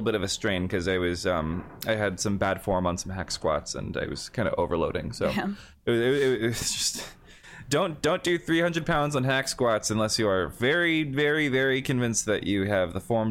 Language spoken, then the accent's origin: English; Washington, United States; We had Targets everywhere growing up in Washington.